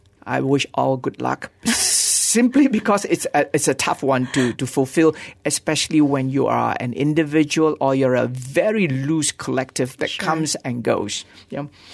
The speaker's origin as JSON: {"language": "English", "country": "Malaysia", "said": "I'm from Malaysia. I'm doing this production for Malaysia."}